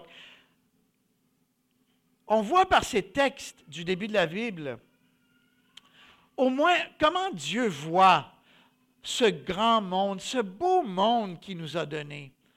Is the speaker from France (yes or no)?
no; Quebec, Canada; Oui, c'est vrai, on est des Canadiens, on est des Québécois.